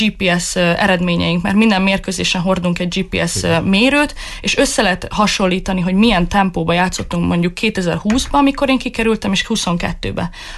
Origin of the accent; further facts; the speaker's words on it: Hungary; Magyarország a szívügyem, ott nőttem fel, magyar vagyok.